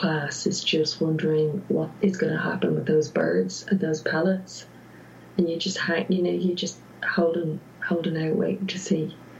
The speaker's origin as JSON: {"language": "English", "country": "Ireland", "tie": "born or raised there", "said": "growing up in Ireland"}